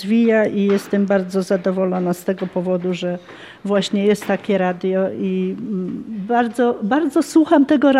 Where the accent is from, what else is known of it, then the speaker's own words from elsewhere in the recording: Toruń, Kuyavian-Pomeranian Voivodeship, Poland; Jestem z Torunia